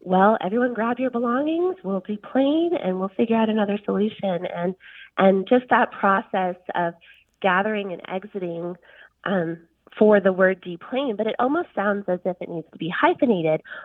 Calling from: Concord, North Carolina, United States; I'm from Concord, North Carolina, and I'm calling about the word deplane.

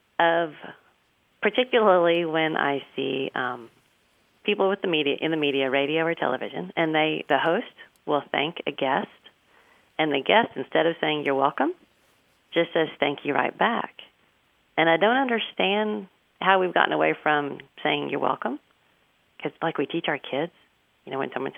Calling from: Lantana, Texas, United States; I'm calling from Lantana, Texas.

